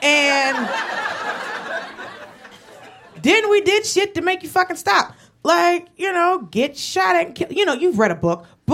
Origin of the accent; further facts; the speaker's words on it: Atlanta, Georgia, United States; also born or lived in Los Angeles; now in New York, United States; No, I was worried because grew up in Atlanta and lived in LA, and it's just, you white women won't stop putting your hand in afros.